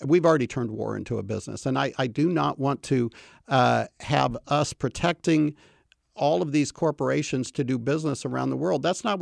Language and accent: English; Kansas City, Missouri, United States; I mean, I grew up in Kansas City and you ask anybody that knows me, that's just always been me.